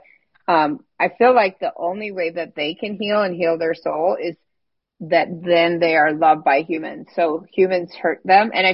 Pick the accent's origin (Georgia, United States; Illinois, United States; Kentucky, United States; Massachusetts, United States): Illinois, United States; I grew up in Illinois and I didn't have any examples of this, but I just knew it.